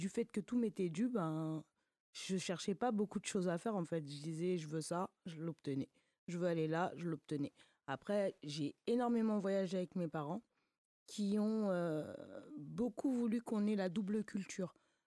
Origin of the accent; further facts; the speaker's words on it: Paris, Île-de-France, France; born there; J'aurais dû naître dans le 91, dans un petit hôpital. Et en fait, je suis née à Paris 12e